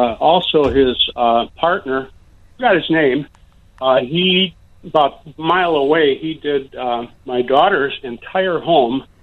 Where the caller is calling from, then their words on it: Naperville, Illinois, United States; Naperville, a long, long, long time listener.